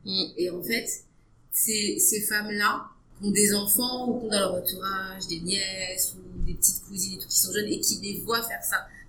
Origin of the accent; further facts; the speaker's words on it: France; parce que je suis française mais avec une culture différente